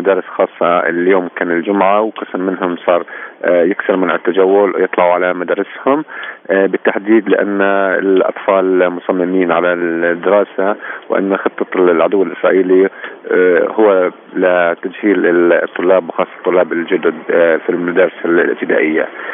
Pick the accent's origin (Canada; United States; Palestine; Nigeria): Palestine; Bethlehem, West Bank; English is a second language; I am a Palestinian from Bethlehem.